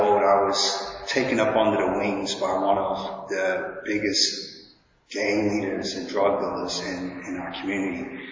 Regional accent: Chicago, Illinois, United States; now in London, United Kingdom; I'm not from Southeast London. I was born and raised in the city of Chicago. It's that little city right in the middle of America. And that's where I'm from originally.

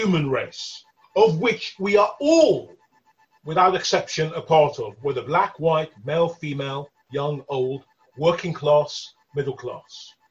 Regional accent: Hackney, London, United Kingdom; Growing up in Hackney, I remember a white woman telling me that I had a face like a monkey.

